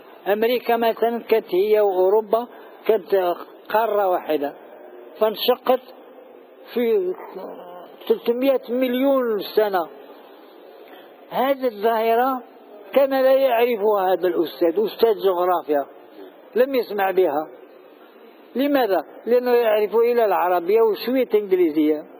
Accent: Algeria; هذا شاع عندنا في الجزائر، لماذا لا يشيع في سوريا وفي العراق إلى آخره؟

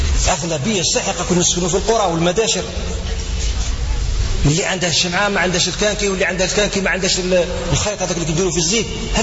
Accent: Algeria; وعندنا خط واحد بيناتنا كجزائريين

